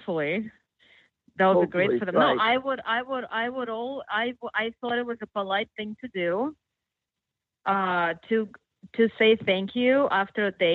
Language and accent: English; Russia; English is a second language; I was raised in such an environment where basically, well, not just my family, but my culture. I'm from Russia, and it was a really bad time.